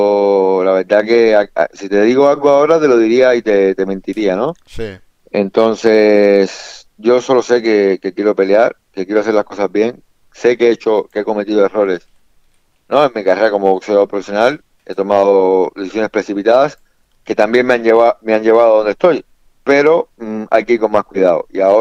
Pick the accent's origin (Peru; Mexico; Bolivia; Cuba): Cuba; Mira, yo soy cubano